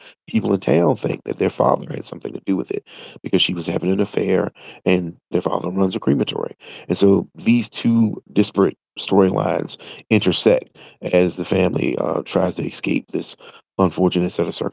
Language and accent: English; Virginia, United States; So King of Ashes takes place in Central Virginia, which is my home state. Almost all my books take place in Virginia.